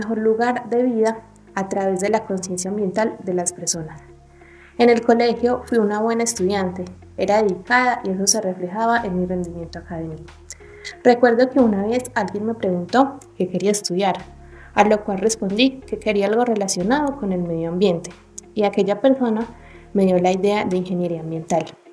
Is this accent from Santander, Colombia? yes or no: no; Rionegro, Antioquia, Colombia; soy de Río Negro, Antioquia y estoy en sexto semestre del pregrado de Ingeniería Energética de la sección del Oriente.